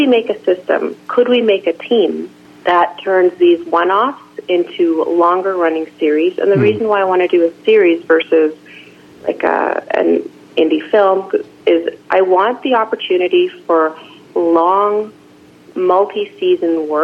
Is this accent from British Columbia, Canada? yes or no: yes; Creston, British Columbia, Canada; When I was growing up here, I was born in Creston